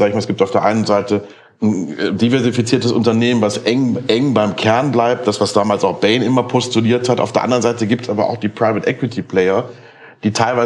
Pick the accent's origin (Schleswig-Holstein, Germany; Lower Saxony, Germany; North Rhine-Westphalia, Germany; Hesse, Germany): North Rhine-Westphalia, Germany; Düsseldorf; Aus Düsseldorf-Grafenberg. Das ist direkt da, wo die Metrozentrale ist. 300 Meter davon entfernt.